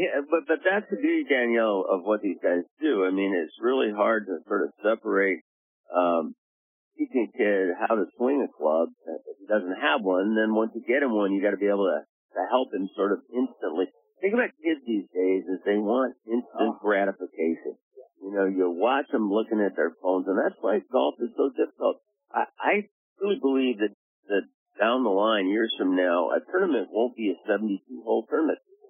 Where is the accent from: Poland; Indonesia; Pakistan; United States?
United States; Hawaii; now in Oahu, United States; And a lot of them find out that I'm from Maui and I don't teach here, but I recommend some of the guys because there's a lot of great instructors here on Oahu.